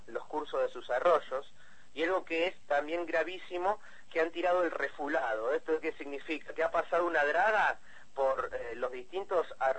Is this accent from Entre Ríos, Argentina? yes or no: no; La Plata, Buenos Aires Province, Argentina; de nuestra ciudad acá, hermana, digo porque soy platense